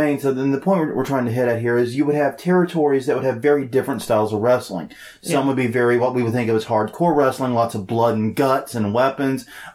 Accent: South Carolina, United States; I grew up in South Carolina, and Jim Cornette is describing town names in South Carolina.

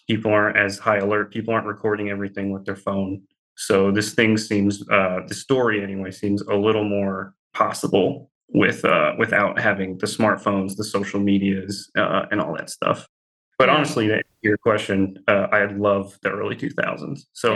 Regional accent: the South, United States; what I know really well is growing up in the South, how things are in the South.

